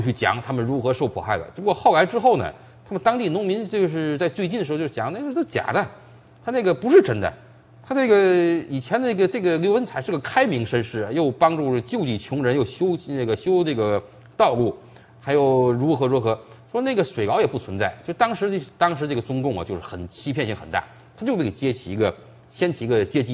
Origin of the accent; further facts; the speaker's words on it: China; 这个那时候小时候在大陆都知道这个故事